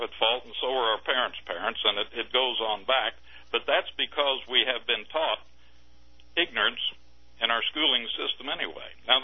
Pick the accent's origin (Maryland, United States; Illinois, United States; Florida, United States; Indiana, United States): Indiana, United States; Farmersburg; I'm not a Michigan fan, but I'm not an Ohio fan. I'm from Farmersburg.